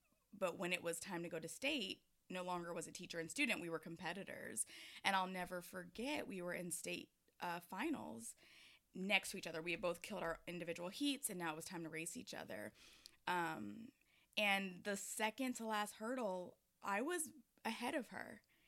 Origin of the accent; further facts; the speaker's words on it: Atlanta, Georgia, United States; yeah, I am from Atlanta.